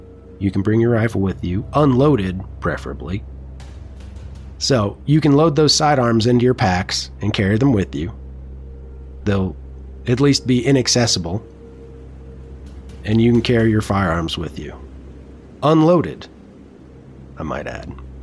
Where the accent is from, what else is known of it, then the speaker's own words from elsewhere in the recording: Minnesota, United States; I'm originally from Minnesota, but I tried really hard to lose the accent because people gave me shit everywhere I went because I sounded weird.